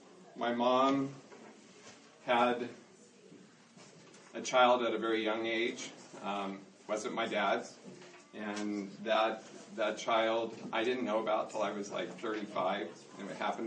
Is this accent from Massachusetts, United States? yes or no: no; Placerville, California, United States; also born or lived in South Lake Tahoe; Born in South Lake Tahoe. I grew up here in Placerville all my life. My parents live in the same house that I grew up in.